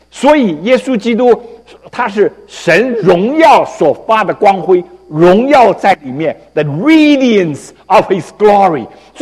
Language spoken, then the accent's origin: Chinese; China; 因为在希腊文的原文有一个特别的地方，我们中国人常常很难了解